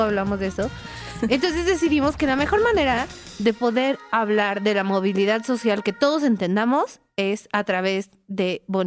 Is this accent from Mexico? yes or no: yes; Iztapalapa, Mexico City, Mexico; que yo soy de Iztapalapa, entonces puedo decir esa broma